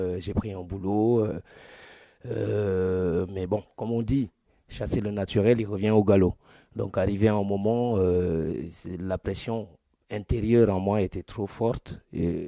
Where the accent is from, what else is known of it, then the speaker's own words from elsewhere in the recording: Dakar, Senegal; also born or lived in Casamance; De Dakar, je suis, mais je suis né en Casamance quand même. Et j'ai grandi à Dakar. Ma dernière adresse, quand je résidais là-bas, était Norfoire.